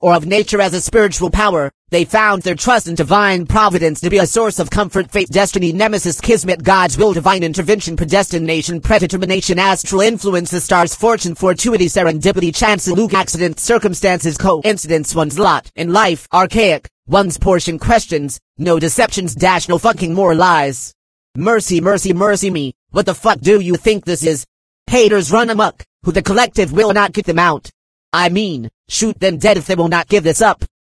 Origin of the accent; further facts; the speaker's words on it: Los Angeles, California, United States; Well, I grew up in Los Angeles. I've always known about sheriff's gangs growing up.